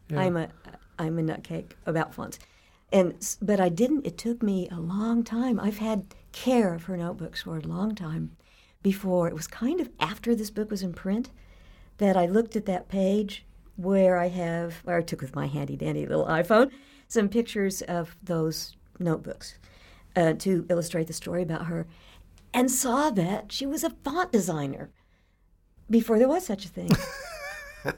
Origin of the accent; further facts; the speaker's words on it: Miami, Oklahoma, United States; And because I was raised in Miami, Oklahoma, around a lot of tribal groups who also were disenfranchised.